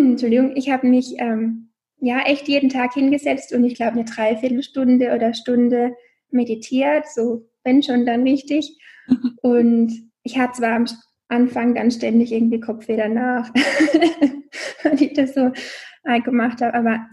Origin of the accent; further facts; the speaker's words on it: Karlsruhe, Baden-Württemberg, Germany; ich bin 29, ich komme aus Karlsruhe, man hört es vielleicht an meinem Akzent.